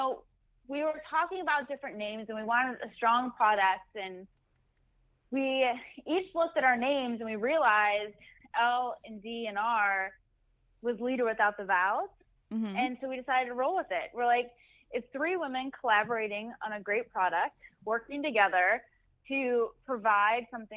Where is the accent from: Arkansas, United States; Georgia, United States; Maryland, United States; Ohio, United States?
Ohio, United States; Cleveland; also born or lived in Pittsburgh; now in New York, United States; Well, I'm originally from Cleveland.